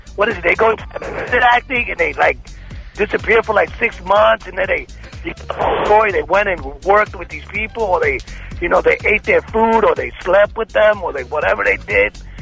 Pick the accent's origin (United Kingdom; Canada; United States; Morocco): United States; Bronx, New York; now in New Jersey, United States; I'm from the Bronx, originally.